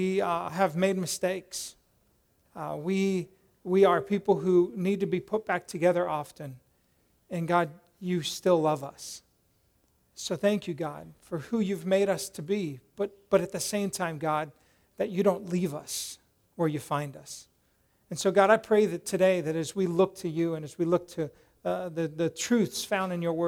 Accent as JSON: {"language": "English", "region": "Colorado", "country": "United States", "tie": "born or raised there", "said": "I grew up in Colorado, so, you know, that's real snow."}